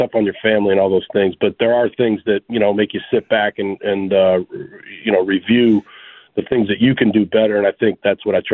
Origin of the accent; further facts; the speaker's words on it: Andover, Massachusetts, United States; I grew up a half an hour north of here. I grew up in Andover. I went to St. John's Prep up in Danvers. I love Boston.